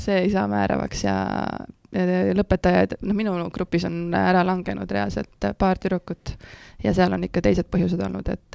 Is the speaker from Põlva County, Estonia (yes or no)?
yes; Põlva, Põlva County, Estonia; No ma olen Põlvast pärit, on ju.